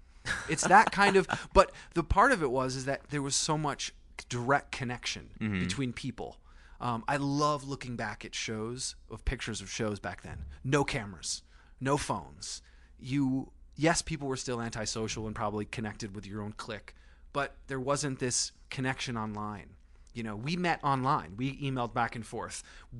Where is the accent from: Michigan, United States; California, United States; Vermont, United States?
Vermont, United States; I grew up in Vermont.